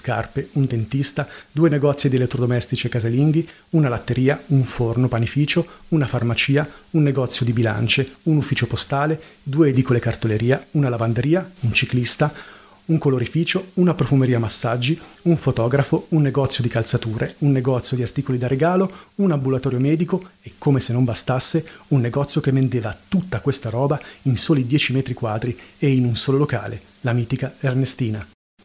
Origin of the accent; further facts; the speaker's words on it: Casnate con Bernate, Lombardy, Italy; Siamo a Casnate Convernate, il mio paese. Qui sono nato, cresciuto e ancora adesso abito.